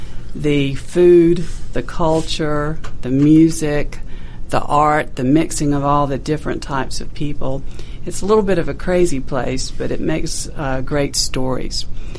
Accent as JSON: {"language": "English", "region": "South Carolina", "country": "United States", "tie": "born or raised there", "said": "I grew up in South Carolina. I had the privilege of having a life where I did a lot of work on a farm."}